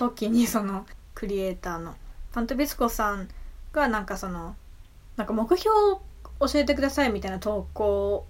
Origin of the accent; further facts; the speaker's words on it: Gunma, Japan; でまあ同じ群馬出身だし、